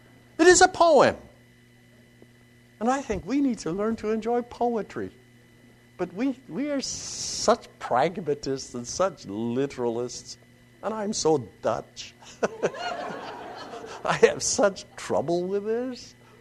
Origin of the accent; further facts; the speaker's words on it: Saskatchewan, Canada; Well, I grew up in Saskatchewan, and that's a province of mind. We don't have states up there.